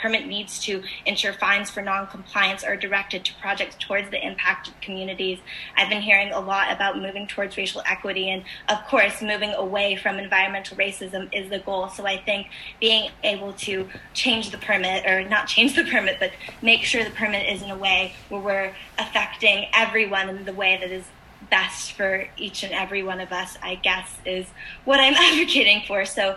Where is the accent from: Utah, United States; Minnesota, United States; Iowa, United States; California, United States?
California, United States; Los Angeles; resident of Los Angeles County, specifically Mar Vista, and I've lived in Mar Vista my entire life. Growing up in Mar Vista means I've been about 15 minutes away from the beach since I've been born